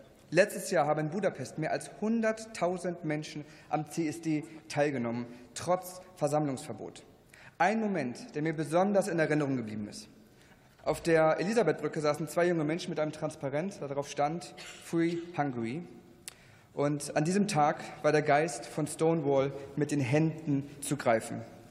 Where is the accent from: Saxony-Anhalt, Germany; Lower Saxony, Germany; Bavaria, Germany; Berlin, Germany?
Lower Saxony, Germany; Ich komme aus Niedersachsen